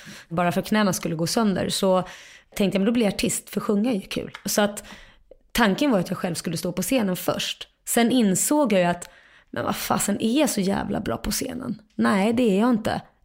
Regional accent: Kalmar, Kalmar County, Sweden; also born or lived in Lund / Jerusalem; Och det föddes jag i Lund, för mamma bodde i Lund och de träffades i Lund. Han var där och studerade. Sen flyttade de till Jerusalem, så där bodde jag fram och tillbaka mellan Kalmar och Jerusalem de första två åren. Sen flyttade de tillbaka till Kalmar på heltid

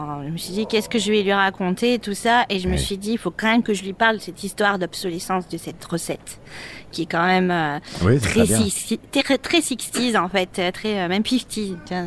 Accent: Castets, Nouvelle-Aquitaine, France; Moi, je suis de Lévignac, Castets-Lévignac, dans les Landes.

